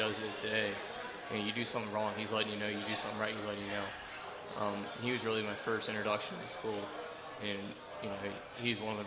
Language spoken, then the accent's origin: English; Cincinnati, Ohio, United States; I'm from Cincinnati LaSalle High School. I come into Dayton, looking at a couple different schools.